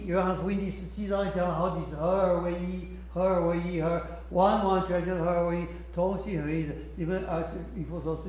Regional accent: Taiwan; accent: Taiwanese Mandarin; OK， 呀，就是我们台湾国语乱高兴。

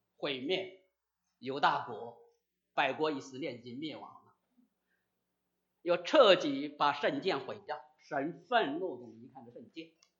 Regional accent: China; 在我们中国人的心中，就她姥姥长辈啊，做妈妈榜样哈

